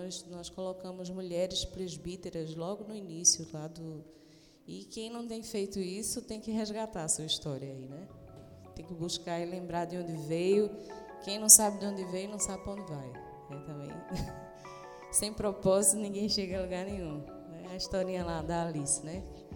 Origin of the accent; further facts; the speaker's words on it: Northeast Region, Brazil; Eu sou nordestina, e nordestina é mulher braba.